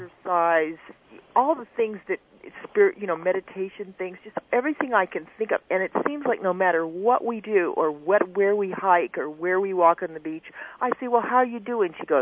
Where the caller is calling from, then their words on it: Costa Mesa, California, United States; And I'm calling from Costa Mesa.